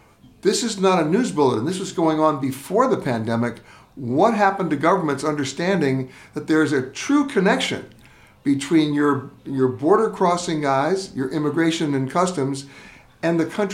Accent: United States; I mean, so, for example, I'm an American citizen.

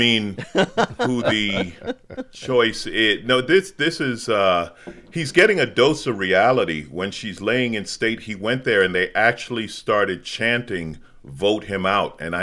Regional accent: New York, United States; I grew up in New York, and I was there in the good old days in the 70s where you risked your life in the subways

